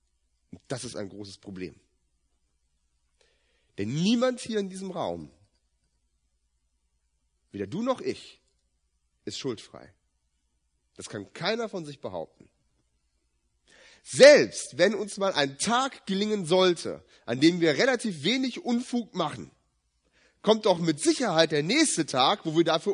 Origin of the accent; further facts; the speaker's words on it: Brazil; German is a second language; Wenn ich in Brasilien, wo ich herkomme, leben will